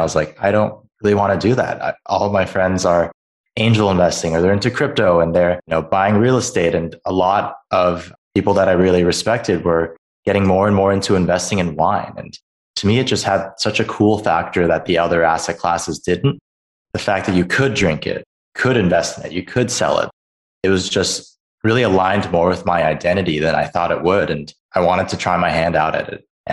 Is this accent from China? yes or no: yes; Beijing, China; also born or lived in Hong Kong; I grew up abroad. I grew up in Beijing and Hong Kong for the most part.